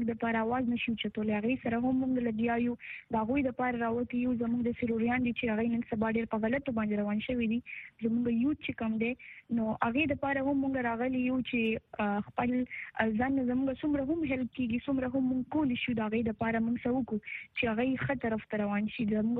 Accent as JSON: {"language": "Pashto", "town": "Peshawar", "region": "Khyber Pakhtunkhwa", "country": "Pakistan", "said": "زه بیسیکلی هم د پېښور یم، د پېښور سره تعلق لرم او د عبدالری کلی یم."}